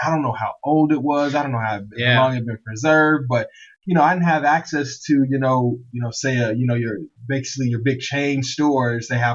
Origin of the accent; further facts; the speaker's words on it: Chicago, Illinois, United States; I remember, I'm from Chicago.